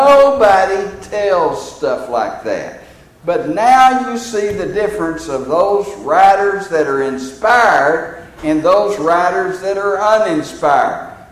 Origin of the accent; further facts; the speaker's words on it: Texas, United States; You know, you can tell I'm from Texas, can't you? You can tell I'm from Texas.